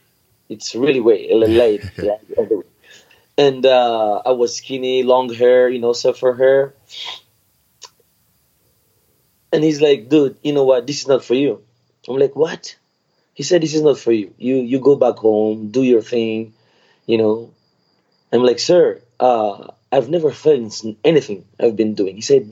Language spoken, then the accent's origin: English; Madagascar; English is a second language; I grew up in Madagascar. My family have been in Madagascar for many generations. But I have different roots.